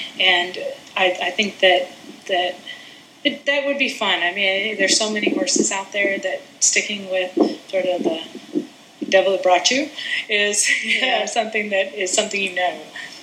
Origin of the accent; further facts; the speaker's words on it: Kansas, United States; now in Georgia, United States; You know, I grew up in Kansas